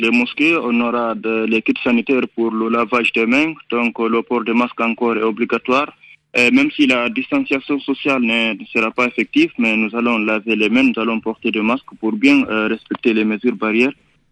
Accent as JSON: {"language": "French", "town": "Gonkoumissidé", "country": "Guinea", "tie": "born or raised there", "said": "mon village natal à Gonkoumissidé, mais vu la situation, donc je reste à Matoto"}